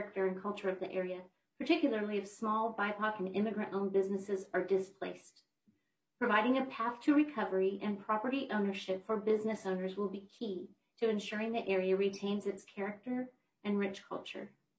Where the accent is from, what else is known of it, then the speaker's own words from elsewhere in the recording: Oklahoma City, Oklahoma, United States; But I come from a city that knows disaster and recovery. I come from Oklahoma City, where 25 years ago, a devastating bombing took 168 lives and damaged or destroyed much of our downtown.